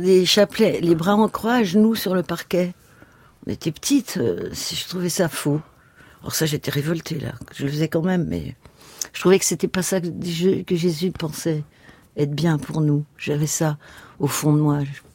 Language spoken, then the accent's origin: French; Versailles, Île-de-France, France; born there; je suis catholique, j'ai la foi, je suis née à Versailles, ouais.